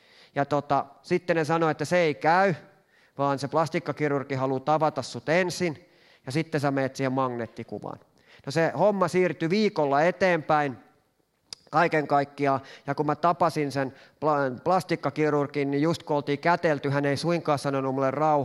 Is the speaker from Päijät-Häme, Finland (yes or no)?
yes; Lahti, Päijät-Häme, Finland; kun mä oon Lahdesta kotoisin, niin me mennään moikkaamaan mun vanhempia.